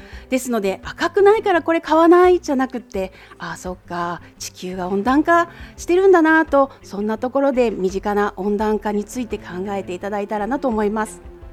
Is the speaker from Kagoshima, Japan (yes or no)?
yes; Okinoerabu Island, Kagoshima, Japan; 沖永良部島は私の故郷なんですけども、この間ちょっと帰ってきた時に撮りためたね